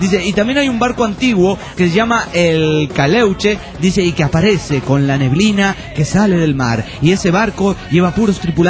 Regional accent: Chile; soy de Chile. Hablando las buenas raras, acá en Chile se habla de un viejo, chico

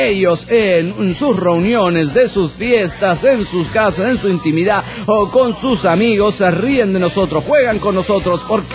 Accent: Mexico; now in United States; Soy un inmigrante mexicano en los Estados Unidos.

